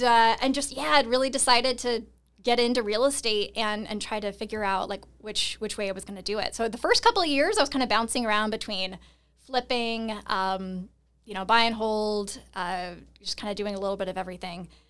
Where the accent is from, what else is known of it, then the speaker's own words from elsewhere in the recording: Seattle, Washington, United States; I'm originally from Seattle.